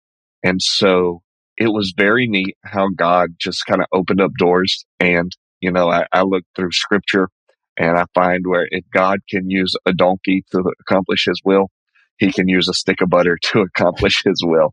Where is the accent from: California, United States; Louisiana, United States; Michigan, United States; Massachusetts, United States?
Louisiana, United States; now in New York, United States; I'm originally from Louisiana, moved to New York back in 2017.